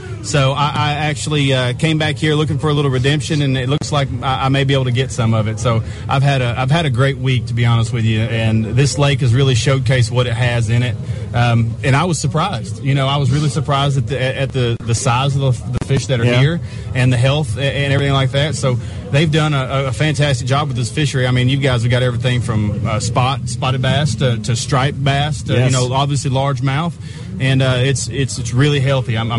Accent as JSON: {"language": "English", "region": "Texas", "country": "United States", "said": "I'm originating from Texas. I live down at Lake Fork, you know, land of the Giants."}